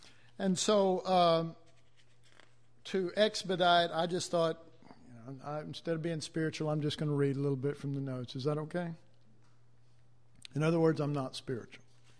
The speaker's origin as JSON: {"language": "English", "town": "Dallas", "region": "Texas", "country": "United States", "tie": "born or raised there", "said": "And I was raised in Oak Cliff, and that doesn't mean much to you here, but anybody knows anything about Dallas area, it's a rough area."}